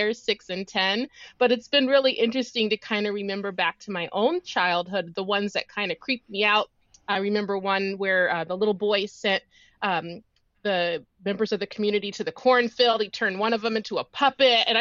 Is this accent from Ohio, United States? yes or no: yes; Columbus, Ohio, United States; Growing up, I grew up in Columbus, Ohio, and I'm the eldest of four.